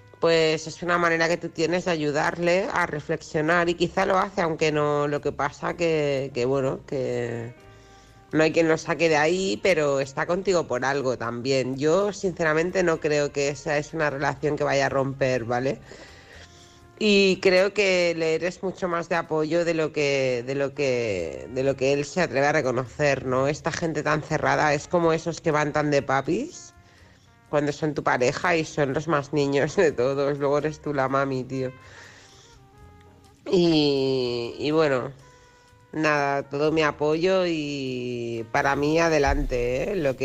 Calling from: Barcelona, Catalonia, Spain; de Barcelona.

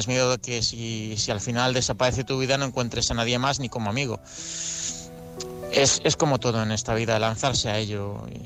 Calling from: Valencia, Valencian Community, Spain; de Valencia.

